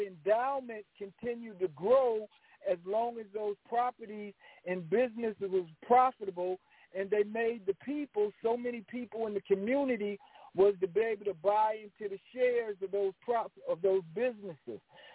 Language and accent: English; San Diego, California, United States; he set up a foundation called the Jacobs Center in San Diego, my hometown.